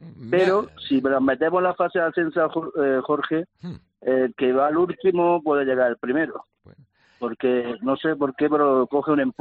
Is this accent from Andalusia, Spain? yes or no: yes; Granada, Andalusia, Spain; En Granada somos muy granadinos, ¿no?